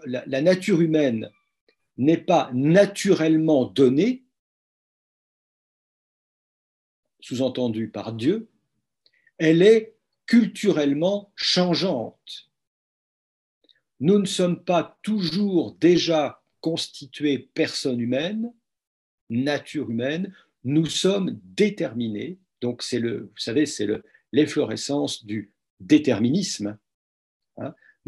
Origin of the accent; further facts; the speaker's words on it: France; mais enfin comme on est français, on va prendre la société française